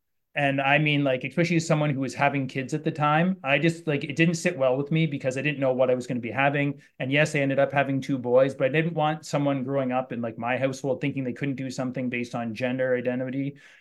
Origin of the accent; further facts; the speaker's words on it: London, Ontario, Canada; I'm from London, Ontario, Canada.